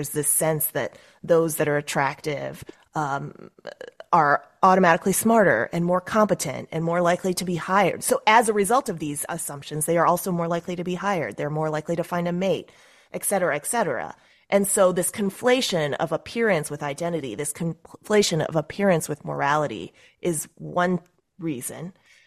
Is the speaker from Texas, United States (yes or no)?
no; St. Louis, Missouri, United States; it wasn't exactly cool, you know, to be Asian growing up in St. Louis, just because there wasn't really anybody else like me.